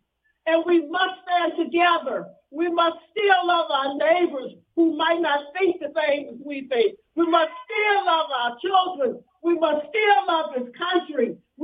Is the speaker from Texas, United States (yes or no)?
no; Selma, Alabama, United States; Growing up in Selma, I never thought that the day would come when this country would come out for white people.